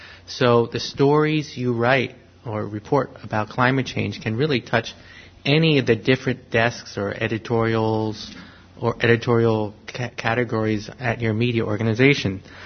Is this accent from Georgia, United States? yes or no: no; New York, United States; in my hometown, just a small example, I grew up in New York.